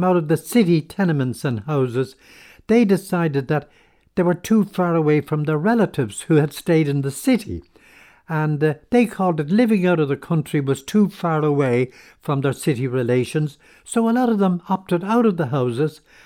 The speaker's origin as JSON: {"language": "English", "town": "Newcastle West", "region": "Munster", "country": "Ireland", "tie": "born there", "said": "I was born in Newcastle, Western County Limerick, on the 12th of May 1923."}